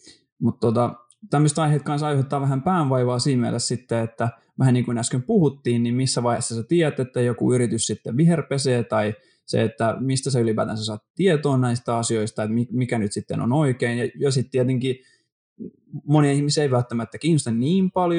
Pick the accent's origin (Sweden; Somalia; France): Sweden; Mä oon ruotsalainen.